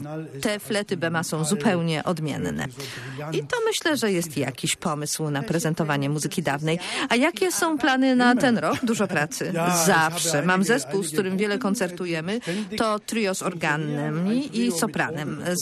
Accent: Hamburg, Germany; Polish is a second language; a ja z Hamburga, to tu prawie jestem jak z południa.

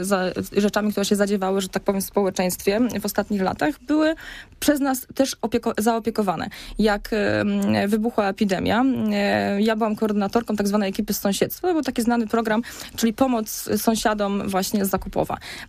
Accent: Gostyń, Greater Poland Voivodeship, Poland; also born or lived in Kurzewo; Ja jestem z Gostynia, można powiedzieć. Urodziłam się w Gostyniu, przez 13 lat tam mieszkałam, ale zaraz później przeprowadziliśmy się z rodziną właśnie do podpoznańskiej akurat wioski, można powiedzieć, z Kurzewa.

